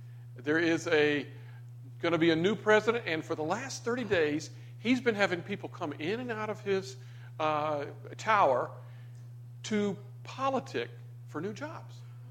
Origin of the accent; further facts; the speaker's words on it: Florida, United States; I never wanted to be a roofer because I grew up in Florida.